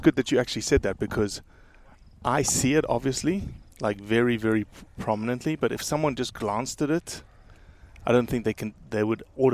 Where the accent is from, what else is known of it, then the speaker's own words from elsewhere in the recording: South Africa; accent: South African; also born or lived in Mississippi, United States; now in United States; I said, well, it's 20 years of Mississippi mixed in with the South African accent.